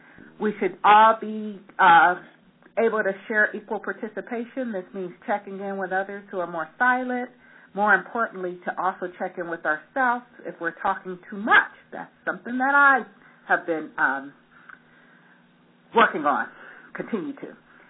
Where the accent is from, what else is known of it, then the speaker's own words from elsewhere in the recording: California, United States; I'm really always excited when I hear that there's other jurisdictions outside of my home state, California, doing this work